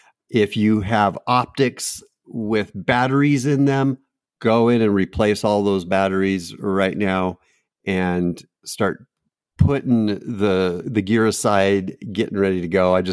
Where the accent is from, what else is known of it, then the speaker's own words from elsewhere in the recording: Washington, United States; growing up in Southwest Washington. That's where I'm from.